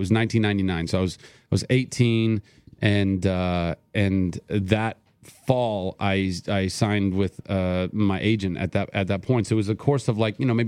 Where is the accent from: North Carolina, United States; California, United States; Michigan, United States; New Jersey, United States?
California, United States; Ventura; No, well, I grew up in Ventura. I did theater in Ojai, so it was like a little second home growing up.